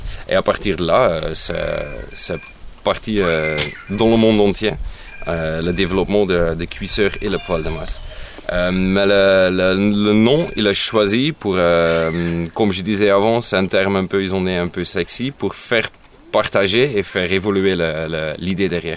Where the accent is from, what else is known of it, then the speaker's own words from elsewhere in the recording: Belgium; moved away as an adult; now in France; je suis belge d'origine et je suis arrivé en Ardèche, le sud d'Ardèche, région Lavance. Depuis 7 ans.